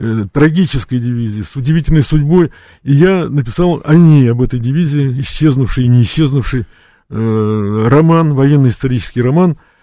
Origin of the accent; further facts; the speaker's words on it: Zelva, Grodno Region, Belarus; also born or lived in Slonim; между белорусскими городами Зельва и Слоним. Это мои родные города, в которых прошло мое детство